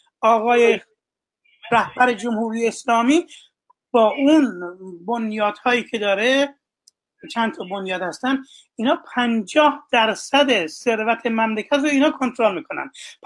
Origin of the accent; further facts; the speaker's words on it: Iran; now in United States; من ایرانی هستم که من از زمان خیلی وقت پیش اومدم ایران، از ایران اومدم آمریکا